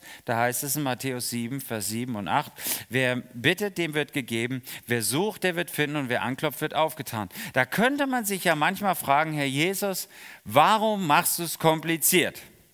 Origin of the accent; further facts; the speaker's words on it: Rhineland, Germany; Bei uns im Rheinland ist das manchmal komisch.